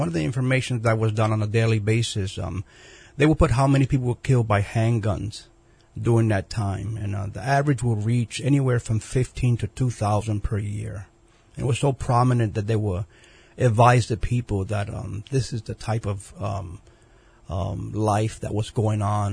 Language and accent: English; Brooklyn, New York, United States; also born or lived in Manhattan; Well, I was born in Manhattan, and we lived in Manhattan for several years. Then we moved to Brooklyn, known as Bedford-Stuyvesant, and it was very, very. It was a very difficult time.